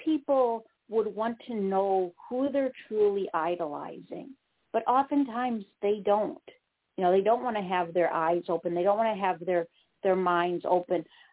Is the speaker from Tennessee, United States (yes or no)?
no; Wisconsin, United States; accent: Wisconsin; I responded with a really polite, oh, really, that's interesting, with, of course, you know, with my heavy Wisconsin accent.